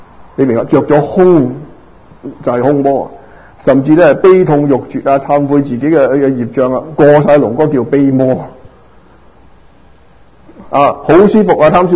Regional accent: Guangdong, China; 我係廣東人講緊廣東人嘅事

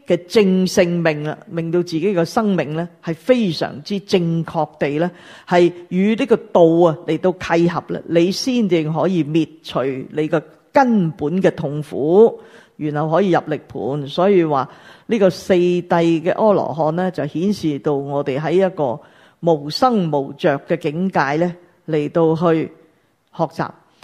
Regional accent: China; 你不要以为你我们中国人最威水

